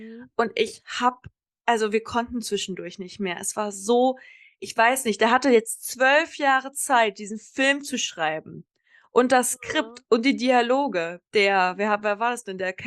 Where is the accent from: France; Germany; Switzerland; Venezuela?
Germany; Kassel, Hesse; now in Konstanz, Germany; So, und in meiner Heimatstadt Kassel gibt's auch echt einen fetten neuen Filmpalast.